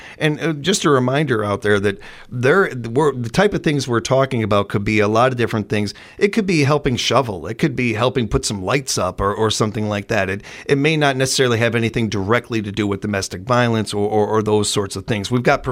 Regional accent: United States; I am not a Democrat or a Republican. I'm an American

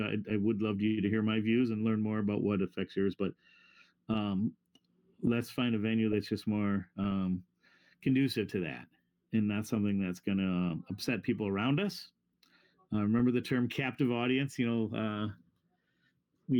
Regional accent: New York, United States; I remember as a young kid growing up in Western New York in the 70s, in a second generation Irish American family

